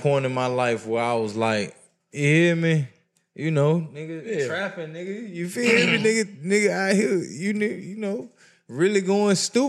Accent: Orlando, Florida, United States; I'm from West Orlando. West Orlando.

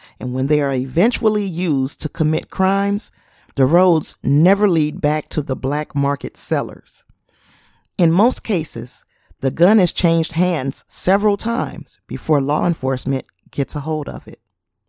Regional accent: Indiana, United States; This is where lax laws in other states come into play, namely my home state of Indiana.

